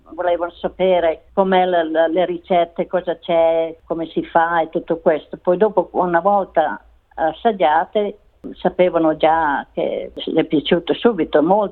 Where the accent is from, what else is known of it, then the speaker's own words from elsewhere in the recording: Bologna, Emilia-Romagna, Italy; now in Australia; perché noi veniamo da Bologna